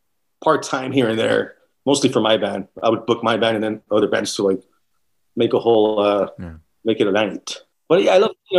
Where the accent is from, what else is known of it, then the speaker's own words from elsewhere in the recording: Downey, California, United States; Yeah, I grew up in Maywood and Downey.